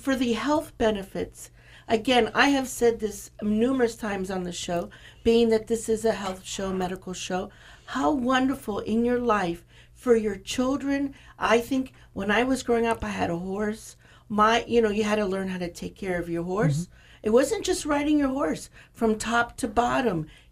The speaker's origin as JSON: {"language": "English", "town": "Port Charlotte", "region": "Florida", "country": "United States", "tie": "born or raised there", "said": "You know, I told you I grew up on Harborview Road. When I was a little kid, I used to ride my horse down to the Animal Welfare League."}